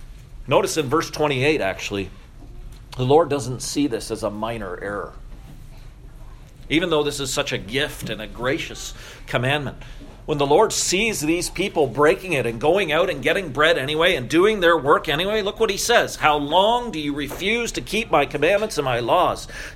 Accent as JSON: {"language": "English", "town": "St. Thomas", "region": "Ontario", "country": "Canada", "tie": "born or raised there", "said": "We'd drive down the main street of my hometown, St. Thomas, on a Sunday"}